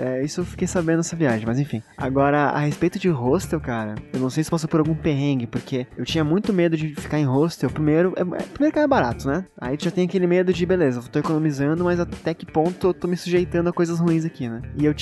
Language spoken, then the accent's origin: Portuguese; Brazil; Ah, de onde que tu é? Brasil.